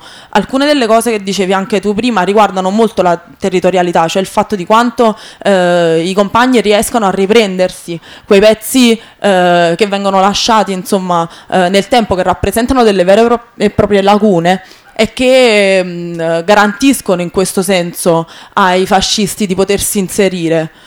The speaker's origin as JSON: {"language": "Italian", "town": "Naples", "region": "Campania", "country": "Italy", "said": "Io vengo dalla realtà di Napoli"}